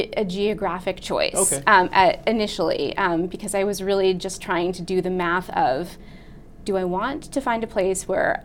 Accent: Vermont, United States; now in Quincy, United States; I'm originally from Vermont, and I attended college at the University of Maine, where I majored in music education.

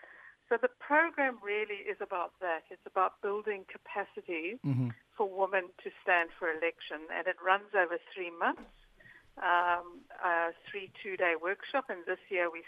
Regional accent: Kenya; now in Australia; I hail from Africa. So I'm from Kenya, South Africa, and I live in Australia.

